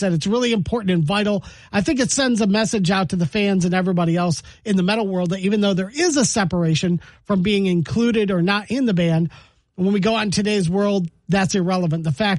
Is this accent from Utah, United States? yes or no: no; Kalamazoo, Michigan, United States; moved away; And I told this dude I was from Kalamazoo.